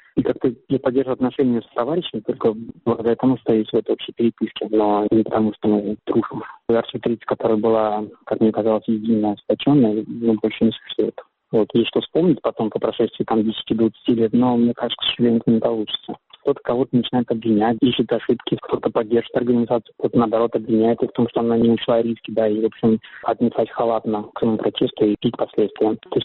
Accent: Russia; я россиянин

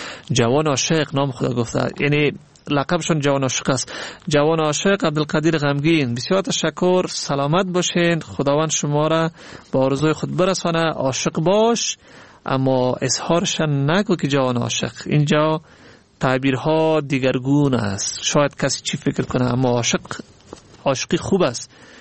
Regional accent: Afghanistan; واقعا که ما افغانم

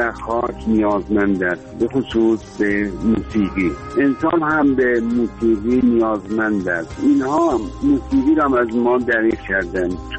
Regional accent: Iran

